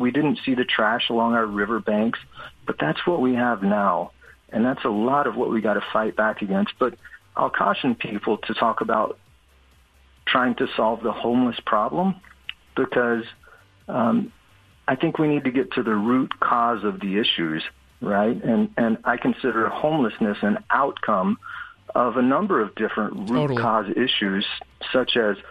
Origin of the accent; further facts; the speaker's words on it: Texas, United States; moved away as an adult; I'm originally from Texas, and I came up here in 1989 as a young private. And I fell in love with the place because where I grew up in Texas was just a desert, and I had to drive 3 hours to get to a lake.